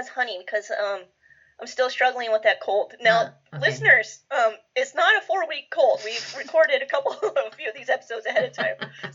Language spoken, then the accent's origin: English; United States; I just buy the cookie dough in the tub because I'm American and we're lazy.